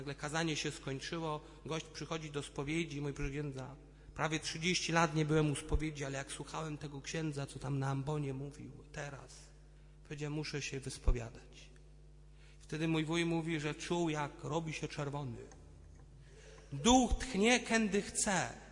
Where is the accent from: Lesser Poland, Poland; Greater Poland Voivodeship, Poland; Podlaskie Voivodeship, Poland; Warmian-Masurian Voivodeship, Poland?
Greater Poland Voivodeship, Poland; Poznań; my poznaniacy używamy takich pruskich określeń werk.